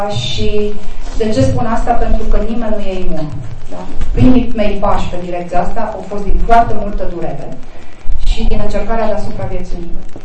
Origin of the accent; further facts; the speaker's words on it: Bucovina, Romania; Eu personal venim din Bucovina.